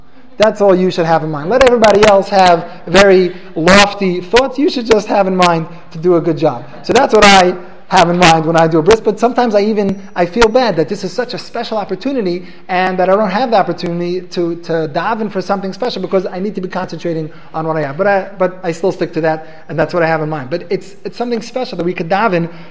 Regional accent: Kew Gardens, New York, United States; I grew up in Kew Gardens, my parents still live in Kew Gardens

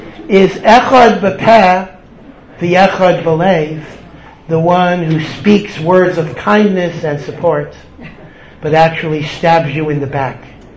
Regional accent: Washington, District of Columbia, United States; They used to say in Washington, I'm from Washington, a very political town

